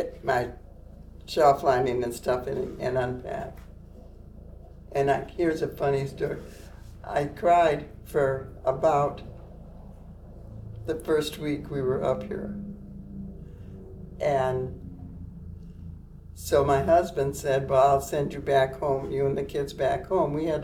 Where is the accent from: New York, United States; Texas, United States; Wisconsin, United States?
Wisconsin, United States; Ladysmith; And we lived in a small town, Ladysmith. Went to school there, grew up there, lived there until I went